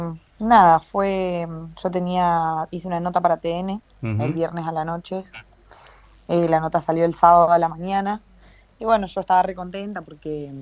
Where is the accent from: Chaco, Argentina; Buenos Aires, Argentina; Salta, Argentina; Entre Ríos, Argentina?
Entre Ríos, Argentina; General Ramírez; Soy de General Ramírez.